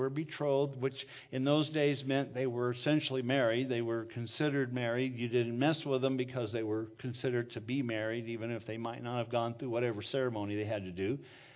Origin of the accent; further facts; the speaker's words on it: El Paso, Texas, United States; Now me, I would have to travel all the way to El Paso, Texas. Yes, I know. You never thought that I was from Texas.